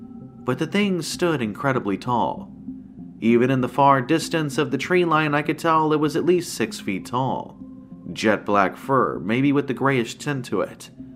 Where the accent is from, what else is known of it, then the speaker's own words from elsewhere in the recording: Florida, United States; We are originally from Florida, but we would always drive up and spend at least a week in Tennessee every year.